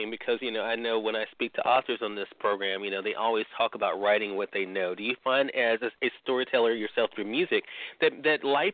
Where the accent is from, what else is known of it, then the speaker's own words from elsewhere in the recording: Mississippi, United States; Those joining us on the radio dial in my home state of Mississippi at WYAD 94.1 FM, we're glad you all could tune in with us today